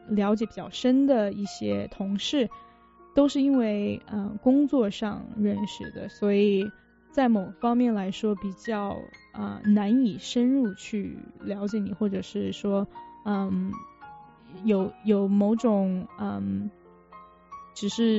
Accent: China; also born or lived in Canada; now in Seattle, United States; 因为我是在中国长大，然后在加拿大接受了教育嘛，所以我就说，哦，我是一个在中国出生、加拿大长大，但是在西雅图工作。

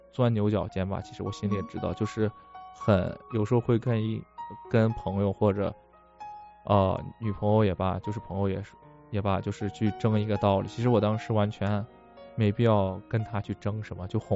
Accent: Xi'an, Shaanxi, China; 我不是南方人，我是西安人，我北方人。

